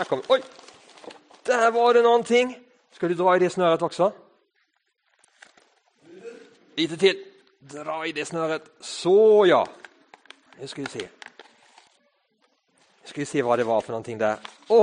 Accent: India; now in Sweden; När jag var barn så växte jag upp i ett annat land, i ett land som heter Indien.

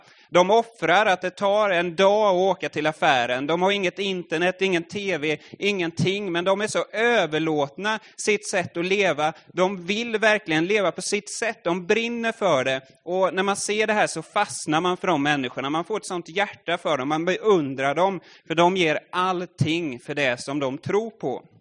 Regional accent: Furusjö, Jönköping County, Sweden; I Furusjö där jag växte upp

